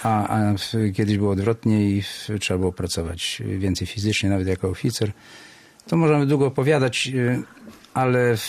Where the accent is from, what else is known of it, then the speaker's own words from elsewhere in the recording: Gdynia, Pomeranian Voivodeship, Poland; ja mieszkałem w różnych miejscach. Często się przeprowadzaliśmy w samym centrum Gdyni, przy skwerze Kościuszki.